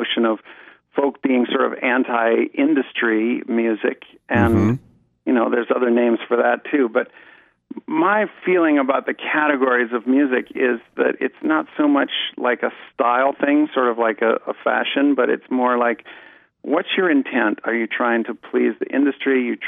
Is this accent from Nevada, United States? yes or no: no; Ohio, United States; moved away as an adult; now in Asheville, United States; I grew up in Northeast Ohio, but I got to Asheville as soon as I could.